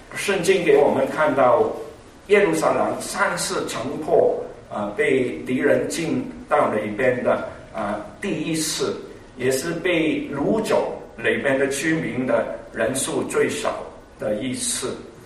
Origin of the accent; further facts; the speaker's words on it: United States; 我们美国人都有一句话叫 You are what you eat、